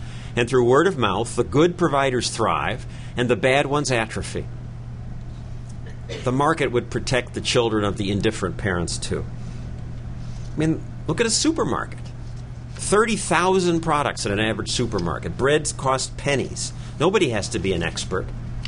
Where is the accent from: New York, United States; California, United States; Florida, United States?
New York, United States; New York City; And that's what we have in my hometown, New York City.